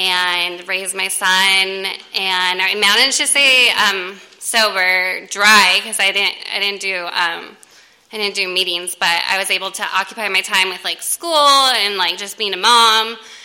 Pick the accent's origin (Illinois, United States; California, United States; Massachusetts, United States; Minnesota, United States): California, United States; San Diego; I grew up in South San Diego, so I was the only white girl.